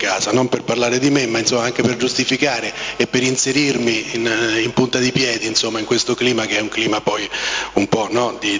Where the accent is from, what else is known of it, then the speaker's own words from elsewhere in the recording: Jesi, Marche, Italy; perché sono marchigiano, sono di Iesi, per cui mi sento sempre a casa